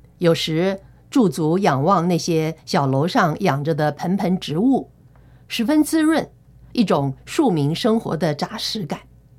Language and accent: Chinese; Taiwan; 听见我是台湾来的，便迫不及待与我分享前阵子去台湾游历的经验